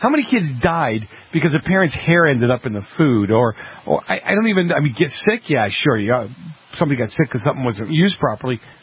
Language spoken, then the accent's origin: English; Boston, Massachusetts, United States; I'm from Boston. We used to go down there just to taunt you guys.